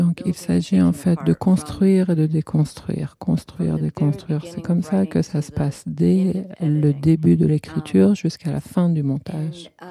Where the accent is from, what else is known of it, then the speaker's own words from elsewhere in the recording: Florida, United States; J'ai grandi en Floride et on passe tout son temps en voiture.